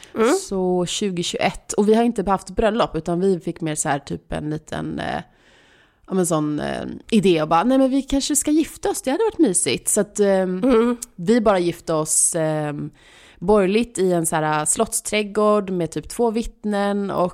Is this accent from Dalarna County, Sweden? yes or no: no; Stockholm, Stockholm County, Sweden; also born or lived in London; Jag växte upp i Stockholm, men sen flyttade jag till London när jag var typ 25 och bodde där i 2 år.